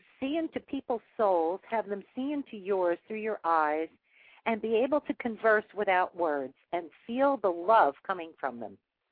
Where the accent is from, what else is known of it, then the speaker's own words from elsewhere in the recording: Brooklyn, New York, United States; I'm an Italian. I grew up in New York. Well, I grew up in Brooklyn, but New York, Brooklyn, same thing.